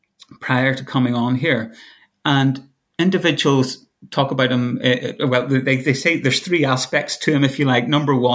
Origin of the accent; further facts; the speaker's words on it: Belfast, Northern Ireland, United Kingdom; if I grew up in Belfast, so I kind of know a bit about fundamentalism.